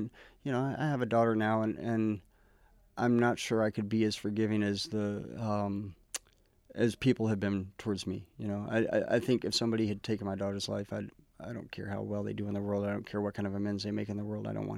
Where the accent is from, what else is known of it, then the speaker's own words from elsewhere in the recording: North Carolina, United States; Kind of all over down south, mostly. You know, I predominantly North Carolina. Mm-hmm. My family, we lived in South Carolina when I was very young, and my mother and her side of the family is from Alabama.